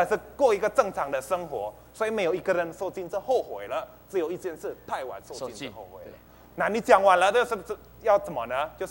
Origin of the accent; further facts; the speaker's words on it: Indonesia; 我是从印尼来的